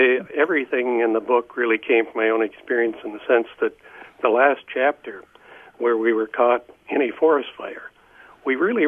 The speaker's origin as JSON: {"language": "English", "town": "Felch", "region": "Michigan", "country": "United States", "tie": "born or raised there", "said": "So I knew I would eventually write the book about growing up in Felch, Michigan with my two friends and my dog Zipper."}